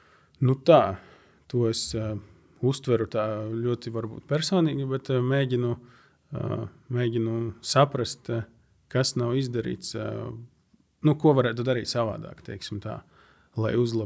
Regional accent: Latgale, Latvia; es pats esmu no Latgales, ikdienā runāju latgaliski

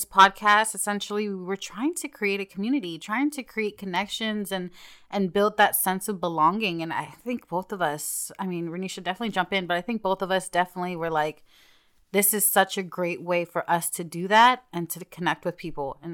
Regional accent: United States; And I think as well, because we're American

